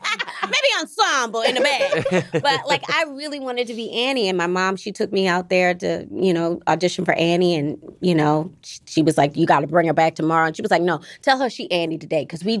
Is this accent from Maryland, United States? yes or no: yes; Baltimore, Maryland, United States; I'm from Baltimore.